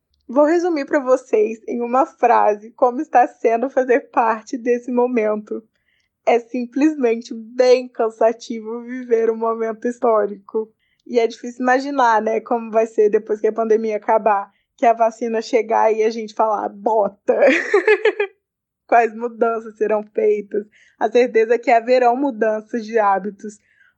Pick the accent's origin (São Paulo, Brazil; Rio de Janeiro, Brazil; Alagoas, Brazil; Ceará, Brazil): Rio de Janeiro, Brazil; Volta Redonda; tenho 22 anos, sou do interior do Rio de Janeiro, Volta Redonda para ser mais específica.